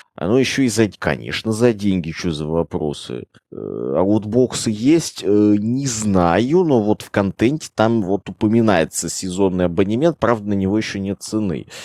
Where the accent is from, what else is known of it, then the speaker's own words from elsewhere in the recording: Moscow, Russia; хотя я как москвич поспорю